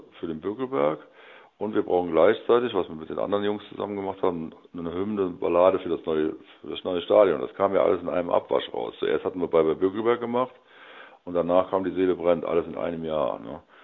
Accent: Andernach, Rhineland-Palatinate, Germany; accent: Rhenish dialect; unterhalb ist Köln und ich komme aus Andernach, ist noch weiter unterhalb. Das heißt, ich bin Rheinländer und spreche auch rheinischen Dialekt.

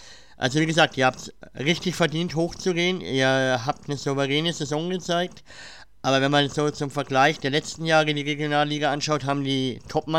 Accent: Nuremberg, Bavaria, Germany; wir kommen aus Nürnberg, also auch gar nicht so weit weg von Schweinfurt

